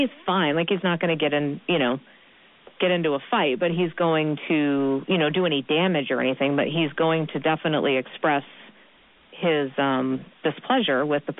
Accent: Massachusetts, United States; So you'll be flying out to where I'm from. I'm from Massachusetts

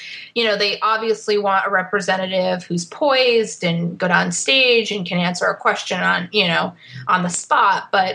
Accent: New York, United States; We're from New York, so we were talking to people in the New York area.

